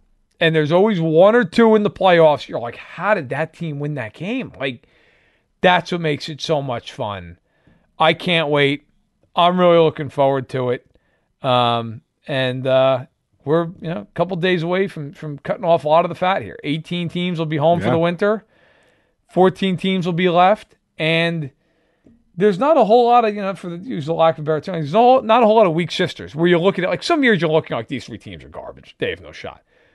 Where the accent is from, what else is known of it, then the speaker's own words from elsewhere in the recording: New York, United States; also born or lived in Virginia; even though I grew up in New York, I spent 2 years as a kid in Virginia, when I was like 6 and 7